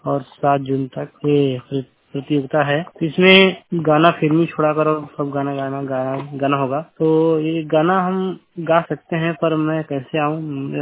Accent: Uttar Pradesh, India; My district is gram सिद्धि, उत्तर प्रदेश का रहने वाला हूँ।

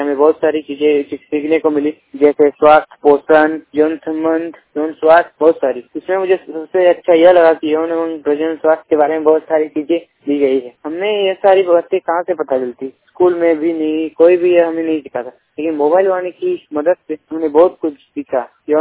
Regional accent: Chiliyama, Jharkhand, India; मेरा गांव का नाम चिलियामा है, मेरा प्रखंड का नाम निमडी है। मैं सरायकेला खरसावां जिले का रहने वाला हूँ।

